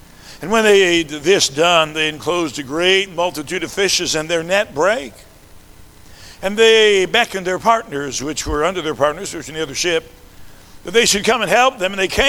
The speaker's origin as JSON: {"language": "English", "region": "South Carolina", "country": "United States", "tie": "born there", "said": "See, I was born in South Carolina. I know that y'all is not singular, y'all is plural."}